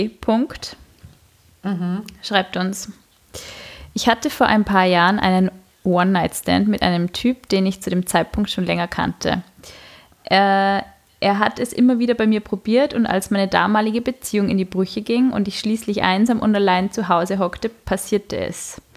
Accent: Vienna, Austria; Als Wienerin

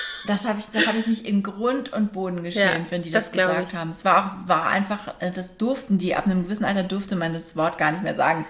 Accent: Berlin, Germany; als ich damals aufgewachsen bin im Prenzlauer Berg.

